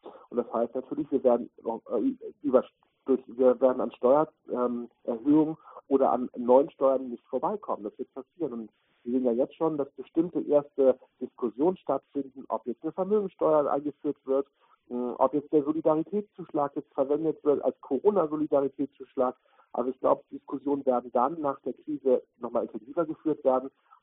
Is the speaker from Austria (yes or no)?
no; Germany; Da tun wir uns als Deutsche momentan sehr schwer